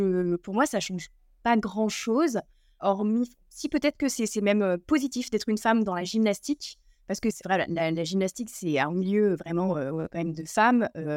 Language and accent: French; France; Alors que chez nous, en France, ce sont des associations.